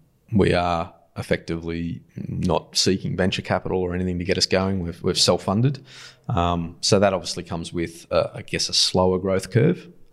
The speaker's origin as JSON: {"language": "English", "town": "Muswellbrook", "region": "New South Wales", "country": "Australia", "tie": "born or raised there", "said": "I grew up in the Hunter Valley originally, so I've still got some connections. I grew up in Muscle Rook originally."}